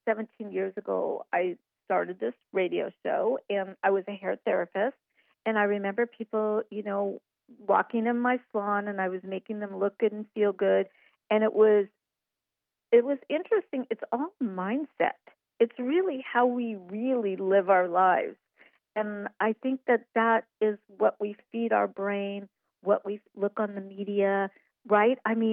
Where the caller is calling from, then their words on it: Washington, District of Columbia, United States; Washington, D.C.